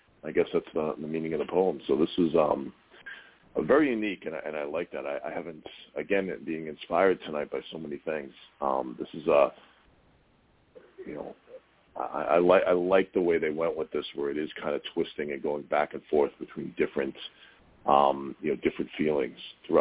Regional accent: Boston, Massachusetts, United States; accent: Boston; I just said stars, my Boston accent.

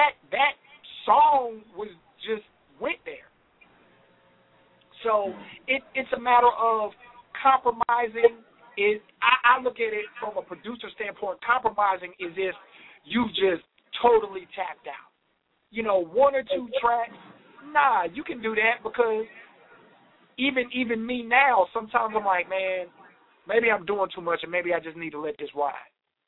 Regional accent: Virginia, United States; I'm from Virginia, okay?

